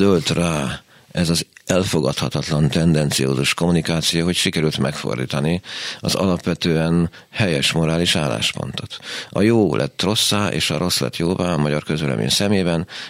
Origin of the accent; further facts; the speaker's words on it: Hungary; nem azért, mert mi magyarok vagyunk, mert mi azok vagyunk